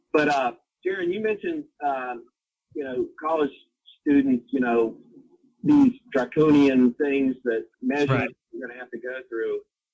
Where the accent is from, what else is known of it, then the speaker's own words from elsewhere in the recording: Virginia, United States; The whole mask thing, I mean, go to my hometown. We have a farm down there, and I go down there, and so it's in the rural part of Virginia.